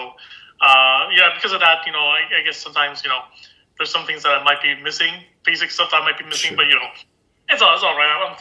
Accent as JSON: {"language": "English", "town": "Toronto", "region": "Ontario", "country": "Canada", "tie": "born or raised there", "said": "when I was growing up in Toronto, around like when I was 6 years old"}